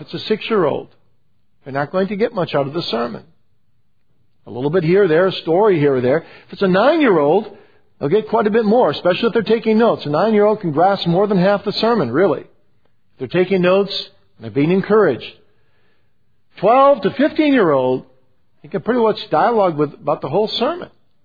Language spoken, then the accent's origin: English; Kalamazoo, Michigan, United States; I grew up in Kalamazoo and I was at the public school.